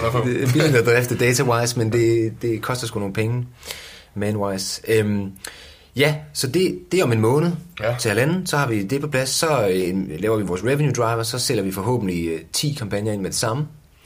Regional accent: Jutland, Denmark; Jamen, jeg er jo jyde.

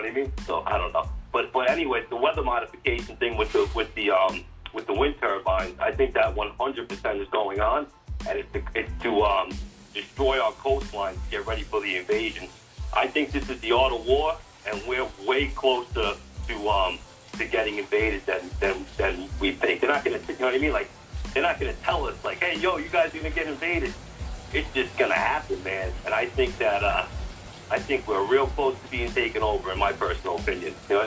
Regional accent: New York, United States; I'm freaking Irish and from New York.

